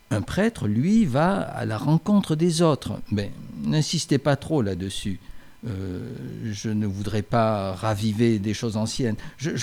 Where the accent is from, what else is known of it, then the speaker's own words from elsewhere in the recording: Chinon, Centre-Val de Loire, France; born there; also born or lived in Poitou; Je suis né à Chinon, c'est dans la vallée de la Loire, et j'ai vécu en Poitou. J'ai beaucoup voyagé dans ma vie, surtout en France, mais aussi en Italie.